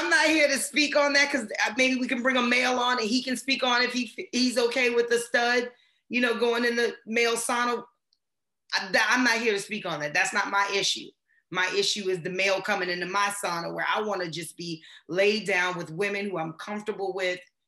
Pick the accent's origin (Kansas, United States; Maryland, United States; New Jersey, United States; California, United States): Maryland, United States; And I'm like, oh, no, I'm from Maryland.